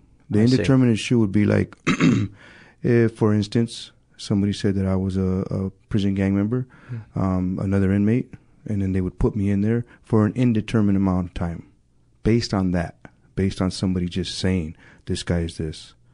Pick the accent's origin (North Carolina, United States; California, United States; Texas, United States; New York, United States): California, United States; Pacoima; born there; I was born in Pacoima, California, 1965.